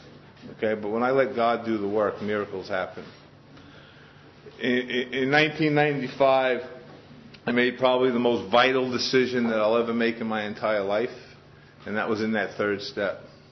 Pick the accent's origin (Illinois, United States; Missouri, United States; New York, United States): New York, United States; Queens; moved away as an adult; now in Sedona, United States; So I was born and raised right here in Queens. My home group is, as you guys, I'm not from Sedona, Arizona. I've been living there the last 6 years. I'm born and raised in Queens.